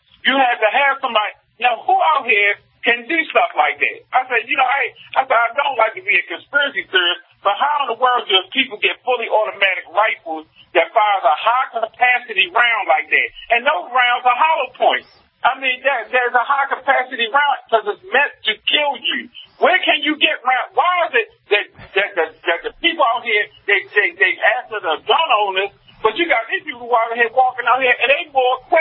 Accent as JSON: {"language": "English", "region": "New York", "country": "United States", "said": "because I'm always trashing them because I'm a New Yorker. So, I mean, my thing is, I see what we pay for in New York."}